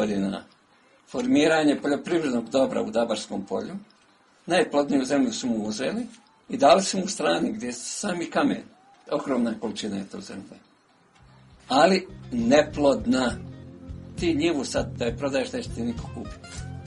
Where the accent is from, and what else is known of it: Berkovići, Republika Srpska, Bosnia & Herzegovina; born or raised there